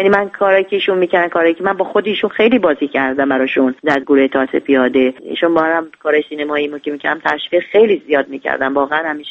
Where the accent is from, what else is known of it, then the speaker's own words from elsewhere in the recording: Iran; moved away as an adult; من از ایران اومدم بیرون، پرونده کار سینمایی من در ایران هم بسته شد.